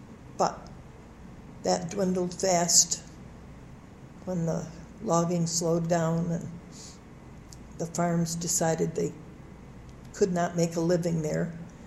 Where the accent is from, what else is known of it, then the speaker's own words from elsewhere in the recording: Osceola, New York, United States; I grew up in Osceola, New York, which is a very small town.